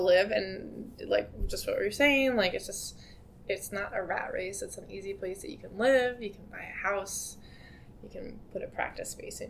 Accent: Virginia, United States; also born or lived in Richmond; I grew up in Northern Virginia.

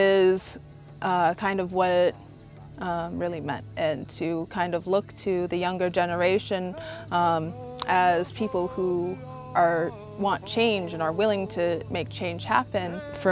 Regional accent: Nebraska, United States; I'm from the Omaha Tribe of Nebraska.

